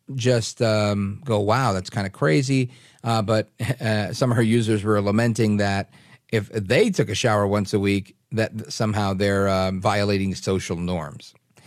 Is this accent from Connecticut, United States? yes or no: no; Brooklyn, New York, United States; And as I was growing up, I grew up in Brooklyn.